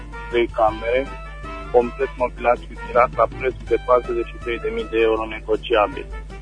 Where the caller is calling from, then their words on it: Băile Herculane, Caraș-Severin, Romania; sunt din Băile Herblani